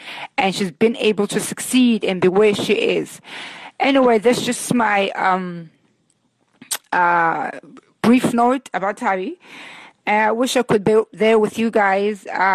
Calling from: Brooklyn, New York, United States; I'm calling in from Brooklyn, New York, which also happens to be Thabi's favorite city.

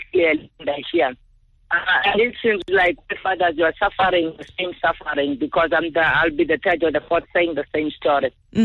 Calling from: Western Cape, South Africa; from Southern Cape.

